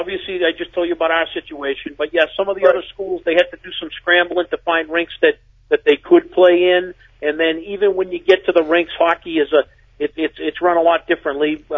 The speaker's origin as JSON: {"language": "English", "town": "Methuen", "region": "Massachusetts", "country": "United States", "tie": "born or raised there", "said": "I grew up in Methuen, and Amesbury's a lot like Methuen, a blue collar, you know, hardworking people"}